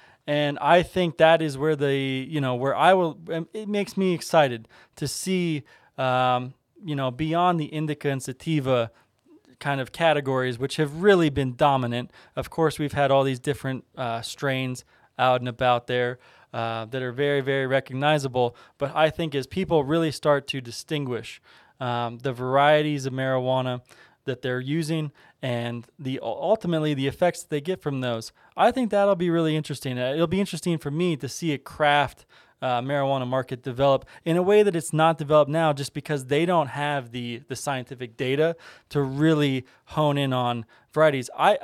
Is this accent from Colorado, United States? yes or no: yes; Colorado, United States; I know I'm from Colorado. It's the most Colorado thing you can possibly say.